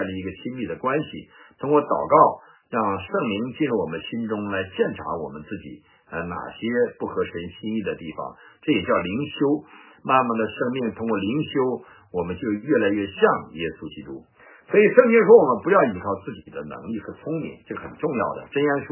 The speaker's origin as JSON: {"language": "Chinese", "region": "Northeast China", "country": "China", "said": "这个但我也是东北人，但我没那么狡猾了"}